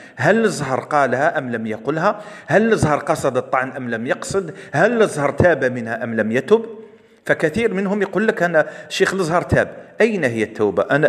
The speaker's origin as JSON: {"language": "Arabic", "country": "Algeria", "said": "تستعمل بالإجماع في بلادنا الجزائر في سياق الذم"}